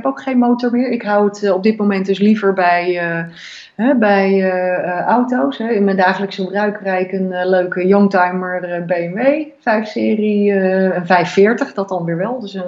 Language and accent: Dutch; Gouda, South Holland, Netherlands; Ja, ik ben zelf opgegroeid in Gouda